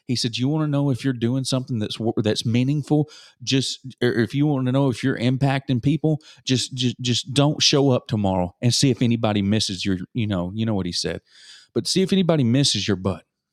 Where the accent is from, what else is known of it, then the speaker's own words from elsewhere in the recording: the South, United States; I grew up in the South.